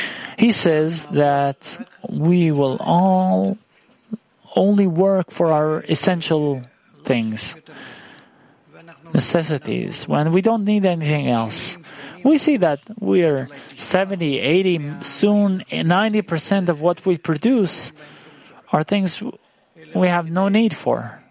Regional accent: Israel; English is a second language; Honorable Rav … I'm from the Valley, Israel Valley.

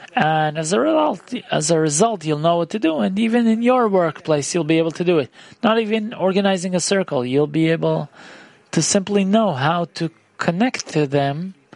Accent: Ramat Gan, Tel Aviv District, Israel; I'm from Ramat Gan.

